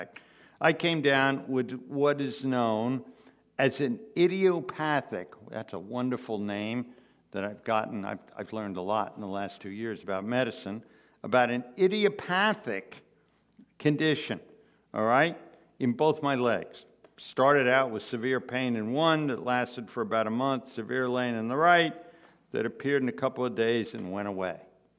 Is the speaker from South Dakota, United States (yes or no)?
no; New Jersey, United States; Now, again, we're from North Jersey, Essex, Passaic counties.